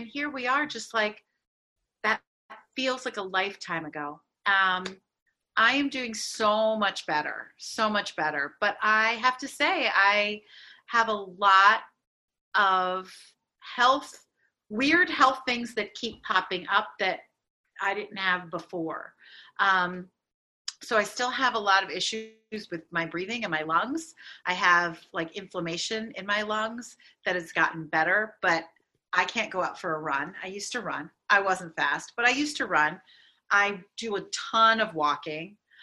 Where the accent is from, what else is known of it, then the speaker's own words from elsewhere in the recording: Philadelphia, Pennsylvania, United States; accent: Philadelphia; Although I am from Philadelphia and that's worse. So I try to just, you know, not do the flat A and the O from Philadelphia.